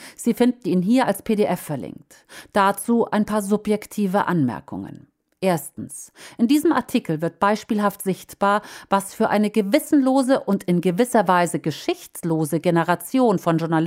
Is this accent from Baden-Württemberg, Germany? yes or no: yes; Baden-Württemberg, Germany; Beim Angriff auf Bruchsal war ich knapp 7 Jahre alt. Wir hatten Verwandte in Bruchsal. Mein Heimatdorf lag 34 Kilometer davon entfernt